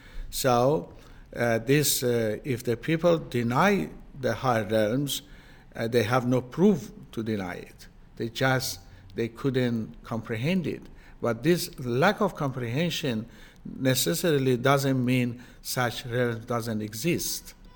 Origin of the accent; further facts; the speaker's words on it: Australia; I come from Australia. I have actually lived in four continents of the world, and I have traveled extensively around the world.